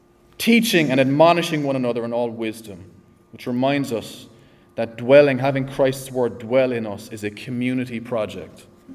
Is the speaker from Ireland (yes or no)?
yes; Ireland; No, that's the Irish way of doing it. And I can say that because I'm an Irishman.